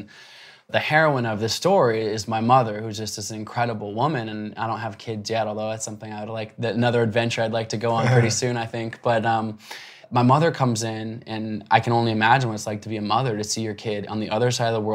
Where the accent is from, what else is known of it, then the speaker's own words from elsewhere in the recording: Portland, Oregon, United States; I grew up in Portland, Oregon, and glad that I grew up there because even though we couldn't travel far and wide